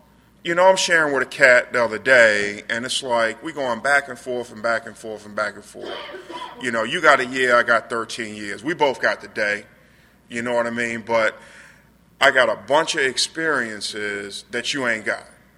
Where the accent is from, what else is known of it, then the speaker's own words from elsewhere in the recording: Norfolk, Virginia, United States; I'm from Norfolk, Virginia, and Virginia Beach and all that area, and we used to go crabbing when we were kids